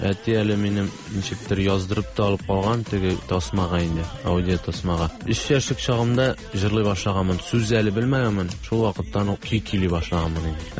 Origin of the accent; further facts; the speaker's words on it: Buyyrgan, Tatarstan, Russia; also born or lived in Almetyevsk; Мин үзем Шаллы ягыннан инде Тукай районы Буйырган авылыннан булам. Шунда туганмын, шунда үстем 15-16 яшка кадәр. Аннан инде гомер юллары Әлмәт ягына алып китте. Анда Әлмәт ягында 4 ел буе музыка училищесында укыдым.